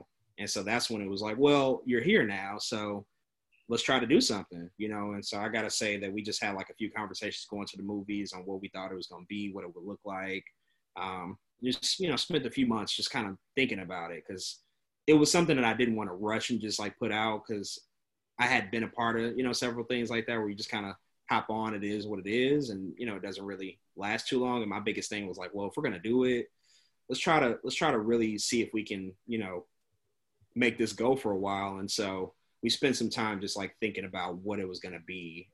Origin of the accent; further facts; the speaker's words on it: St. Louis, Missouri, United States; Like I'm from St. Louis, born and raised.